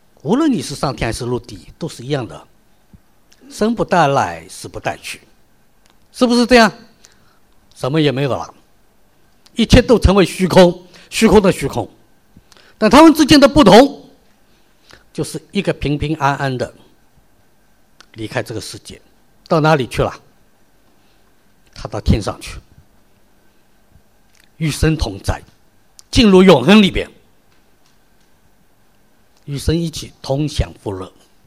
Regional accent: China; now in Australia; 还以为在心里边潜意识中我是一个中国人。

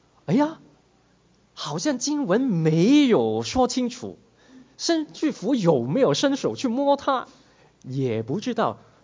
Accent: Hong Kong; 我是从香港过来的在 MST 的一位新来的老师。

